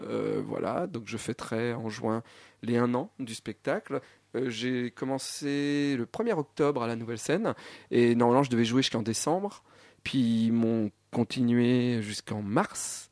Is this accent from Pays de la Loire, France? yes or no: no; Auvergne-Rhône-Alpes, France; moved away as an adult; now in Paris, France; le spectacle explique ce qui a fait que je suis parti de l'Ardèche pour essayer d'aller gagner ma vie en faisant rire les gens à la capitale